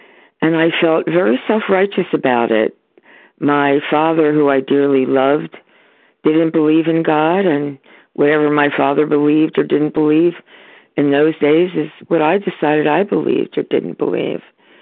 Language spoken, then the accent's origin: English; California, United States; I'm from Northern California.